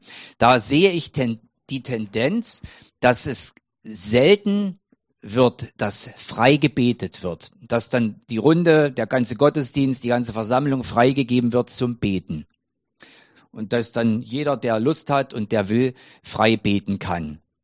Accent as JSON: {"language": "German", "town": "Frankfurt", "country": "Germany", "said": "Also Magda und ich, wir kommen ja aus Frankfurt"}